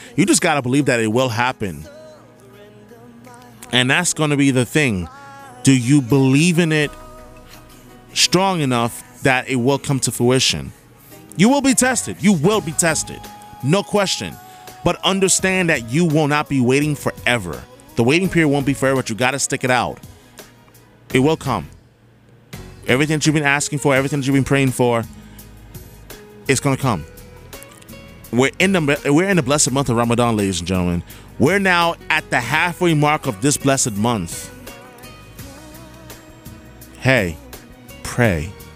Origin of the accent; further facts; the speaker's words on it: New York City, New York, United States; it brings me back to a very special time in my life, and especially the late 90s growing up in New York City.